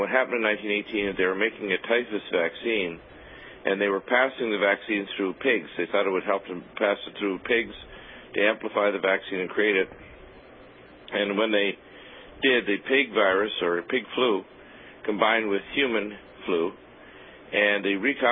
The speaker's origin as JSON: {"language": "English", "country": "Canada", "tie": "born or raised there", "also_born_or_lived": "Detroit, Michigan, United States / Georgia, United States / Illinois, United States / Colorado, United States", "lives_now": "California, United States", "said": "I was born in Detroit, Michigan, but I was raised in Canada, so I'm a dual citizen."}